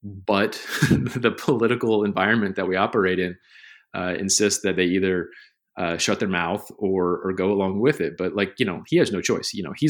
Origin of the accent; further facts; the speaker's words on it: Johns Creek, Georgia, United States; my hometown is called Johns Creek.